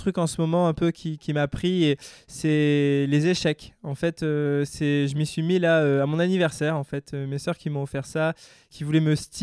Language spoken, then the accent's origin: French; Grenoble, Auvergne-Rhône-Alpes, France; Je suis grenoblois, je viens des montagnes, on va dire, dans la Chartreuse, juste au-dessus de Grenoble.